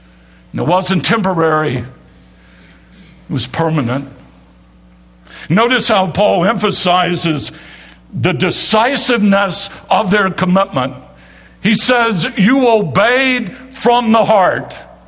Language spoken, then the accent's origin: English; Winston-Salem, North Carolina, United States; my first official job in ministry was as Bible Club Director for Youth for Christ in Winston-Salem, my hometown.